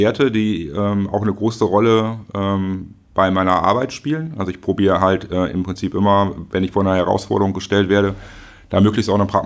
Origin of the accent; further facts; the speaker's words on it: Schöppingen, North Rhine-Westphalia, Germany; Ich komme aus Schöpping sozusagen. Ja. Ich bin in Schöpping groß geworden.